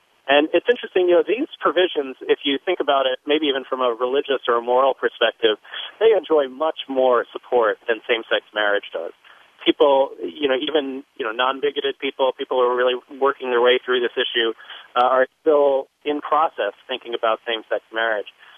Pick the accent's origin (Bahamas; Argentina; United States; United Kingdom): United States; Florida; I grew up in Florida, and I watched that space battle.